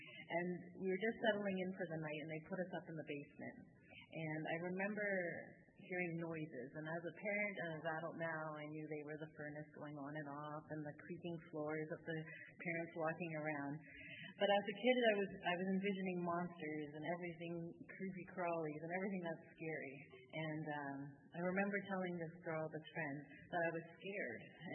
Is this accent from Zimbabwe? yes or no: no; Pakistan; I was born into a missionary family and was fortunate enough to be born and raised in Pakistan.